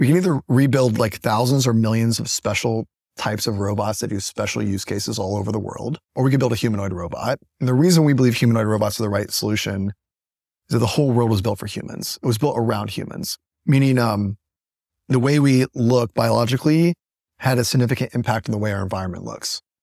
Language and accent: English; Illinois, United States; So my story started, I grew up in Illinois on a third generation farm.